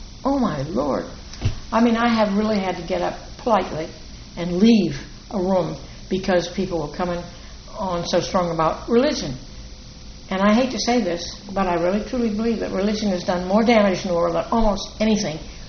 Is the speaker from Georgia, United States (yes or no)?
yes; Georgia, United States; now in Fernandina Beach, United States; maybe it was because I was raised on Cumberland, which was a very unusual life